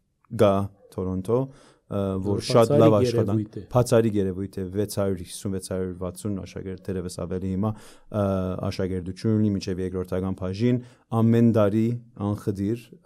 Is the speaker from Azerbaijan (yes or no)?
no; Canada; Ես Կանադա ծնած մեծած դղա եմ, կանադացի եմ ի վերջո։